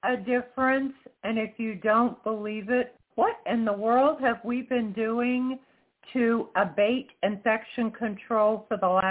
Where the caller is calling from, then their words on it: Florida, United States; I'm calling from Florida.